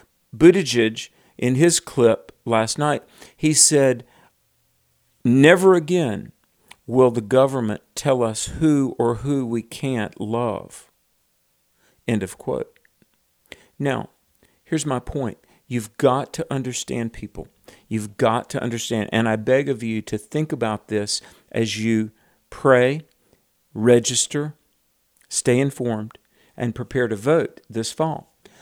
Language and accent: English; the South, United States; I'm from the Bible Belt. I grew up in the South. I grew up around what were called FDR Democrats, and a lot of very, very, very godly people were lifelong Democrats in the South.